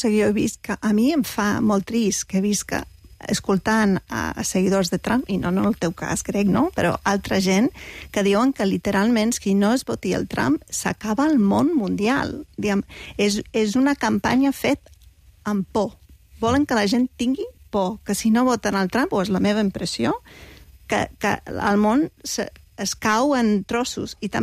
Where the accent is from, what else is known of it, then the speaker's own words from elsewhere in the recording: California, United States; Jo sóc de Califòrnia, voto en Califòrnia.